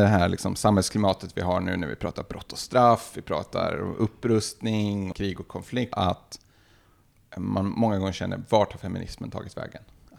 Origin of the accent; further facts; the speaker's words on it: Karlstad, Värmland, Sweden; Hemma i Karlstad